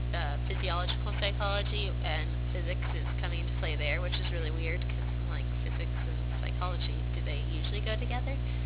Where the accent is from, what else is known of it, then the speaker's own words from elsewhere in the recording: Clairemont, California, United States; I was born and raised in San Diego, in a little town called Claremont. It's about 10 minutes away from FCSU.